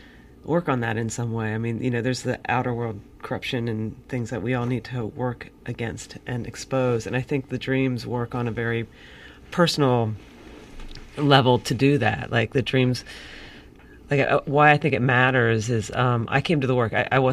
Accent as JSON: {"language": "English", "region": "Ohio", "country": "United States", "tie": "born or raised there", "said": "I grew up in Ohio, and, you know, there's a lot of things that I believed about myself"}